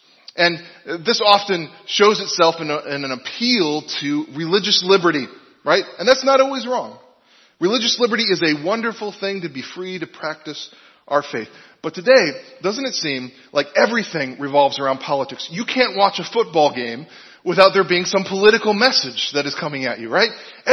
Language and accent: English; Illinois, United States; also born or lived in Iowa; well, technically I was born in Iowa, but I'm from Illinois. That's where my family live.